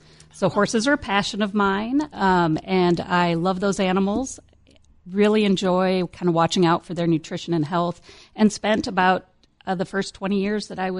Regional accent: Iowa, United States; So I'm from Iowa originally, so I went to Iowa State University

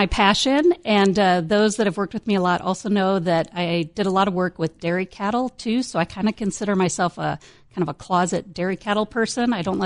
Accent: Iowa, United States; So I'm from Iowa originally, so I went to Iowa State University

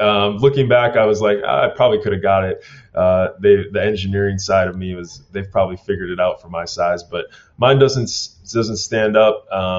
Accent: North Dakota, United States; I'm from North Dakota. I need to be able to hunt.

